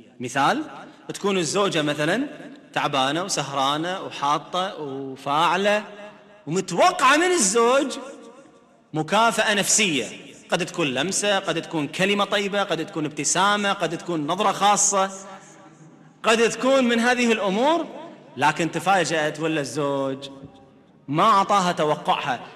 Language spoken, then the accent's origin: Arabic; Kuwait; عندنا بالكويت غالي كيلو فقع